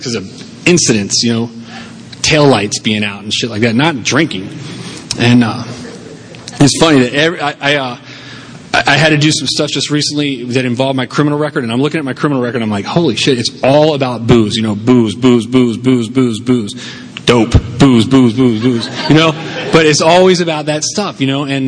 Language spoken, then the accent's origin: English; Rockville, Maryland, United States; I was brought up in Rockville, Maryland.